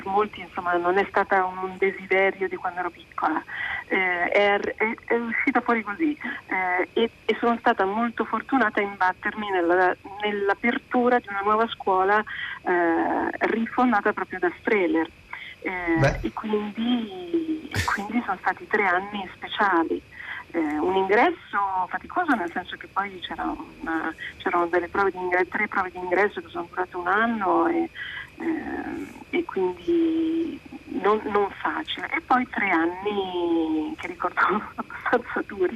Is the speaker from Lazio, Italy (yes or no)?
no; Milan, Lombardy, Italy; born there; Io sono milanese, nata a Milano